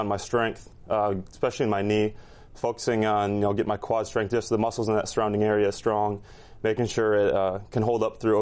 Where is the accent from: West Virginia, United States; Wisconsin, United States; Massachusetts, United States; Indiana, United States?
Wisconsin, United States; Edgerton; That's about 30 minutes south of where I grew up in Edgerton. It's right on the border of Wisconsin, Illinois.